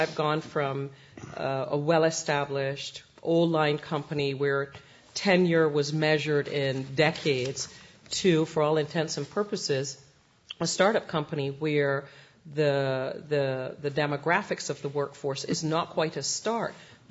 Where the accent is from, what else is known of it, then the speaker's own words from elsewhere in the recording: Northeast, United States; I come from the Northeast originally